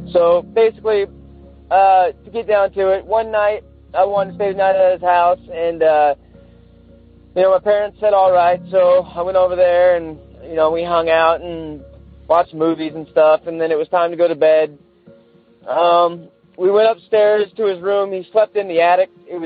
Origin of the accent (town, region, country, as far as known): St. Helens, Oregon, United States